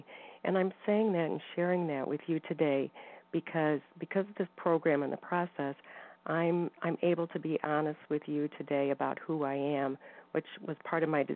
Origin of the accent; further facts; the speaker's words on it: Missouri, United States; I'm from Missouri